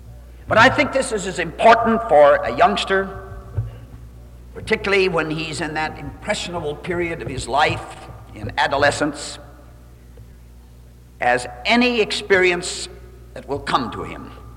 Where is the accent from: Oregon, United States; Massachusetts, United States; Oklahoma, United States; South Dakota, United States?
South Dakota, United States; also born or lived in Minnesota; how come that you could grow up in Minnesota and South Dakota, born and raised in South Dakota, your higher education in Minnesota